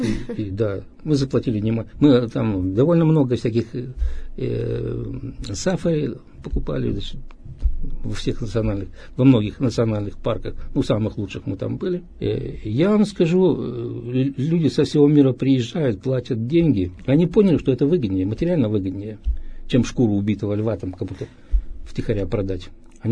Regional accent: Russia; Один раз, когда я сказал из России

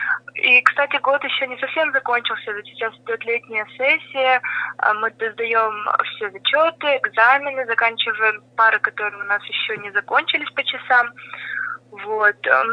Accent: Sosnovskoye, Russia; ведь я сама из Сосновского

